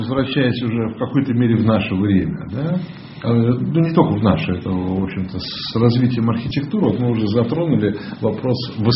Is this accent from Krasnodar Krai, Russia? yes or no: no; Moscow, Russia; я же как москвич могу вам точно это сказать